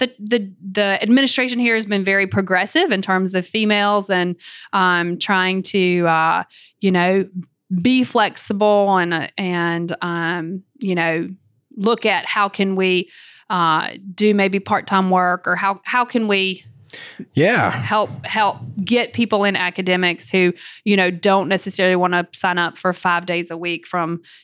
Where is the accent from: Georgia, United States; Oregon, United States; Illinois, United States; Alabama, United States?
Georgia, United States; I'm originally from Georgia and I've always been a nerd.